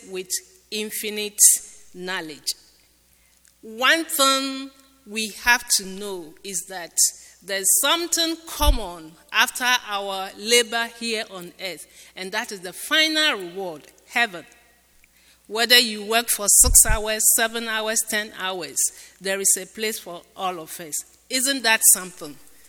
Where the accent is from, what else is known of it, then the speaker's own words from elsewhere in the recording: Ghana; and I'm originally from Ghana